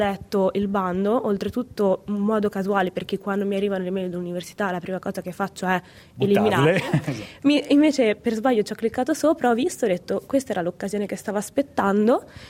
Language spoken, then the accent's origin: Italian; Genoa, Liguria, Italy; sono di Genova e mi sono laureata all'Università di Genova in Scienze della Formazione Primaria.